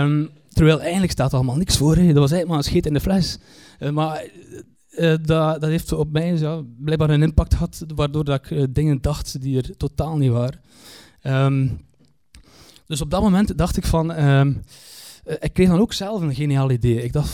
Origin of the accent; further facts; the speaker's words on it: Kortrijk, West Flanders, Belgium; ik kom uit Kortrijk en Kortrijk is zo groot...